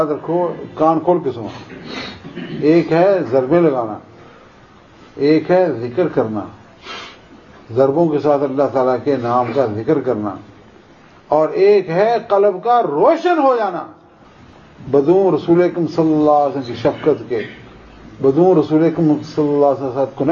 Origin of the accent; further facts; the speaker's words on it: Sialkot, Punjab, Pakistan; میں خود سیالکوٹ شہر کا رہنے والا نا، اس لیے میں سیالکوٹ کی بات ڈٹ کے کرتا ہوں.